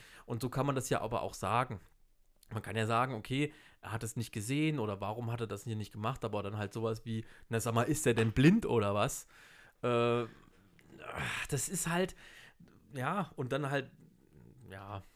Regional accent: Thuringia, Germany; ich spreche jetzt ja auch kein perfektes Hochdeutsch, aber selbst für mich als Thüringer ist das manchmal schwierig

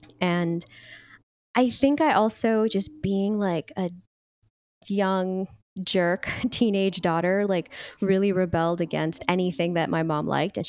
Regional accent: California, United States; You know, I grew up in the Bay Area as well, so I had really wonderful cafes near me.

